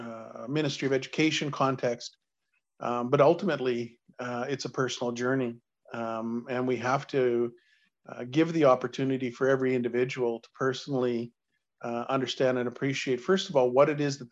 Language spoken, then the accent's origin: English; Manitoba, Canada; now in Regina, Canada; I come originally from Okotoksepe First Nation in Manitoba. I live now in beautiful Treaty 4 territory, which is in Regina, Saskatchewan.